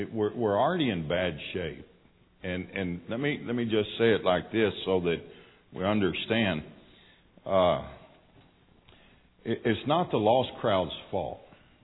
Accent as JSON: {"language": "English", "town": "Pasadena", "region": "Texas", "country": "United States", "tie": "born or raised there", "said": "I am from the Houston, Texas area, born and raised in Pasadena, Texas."}